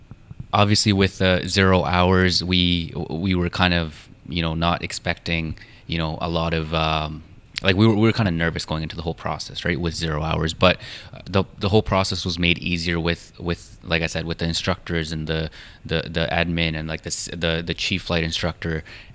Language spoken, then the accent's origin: English; Mississauga, Ontario, Canada; No, I am actually from Mississauga. So I my family lives about 10 minutes from the airport. This is where I grew up.